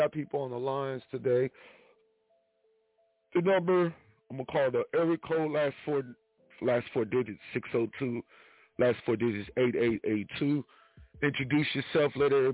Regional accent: Kansas City, Missouri, United States; It was shot in my hometown, Kansas City, and also in Philadelphia.

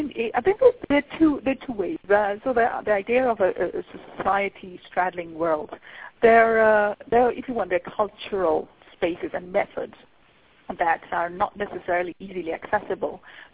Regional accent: Kenya; I hope I write as a Kenyan, and we are a very multilingual, multicultural society. From the time we're born, we negotiate different languages and different ways of being and different cultures right from the beginning.

